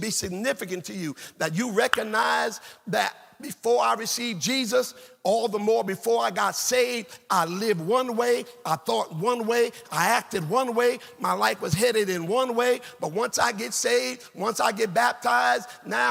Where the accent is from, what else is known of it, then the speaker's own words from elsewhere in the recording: Jersey City, New Jersey, United States; when I grew up in Jersey City, New Jersey, that was the day that the amusement parks opened.